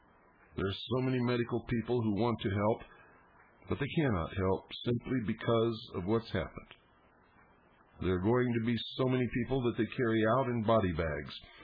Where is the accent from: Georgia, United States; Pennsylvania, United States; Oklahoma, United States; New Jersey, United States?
Oklahoma, United States; Oklahoma City; This is the first time I've ever been to one in my hometown of Oklahoma City, and my heart is very low right now.